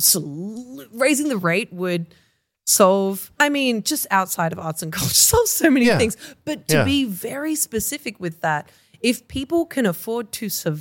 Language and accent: English; Australia; it's so hard to kind of break out as an Australian artist.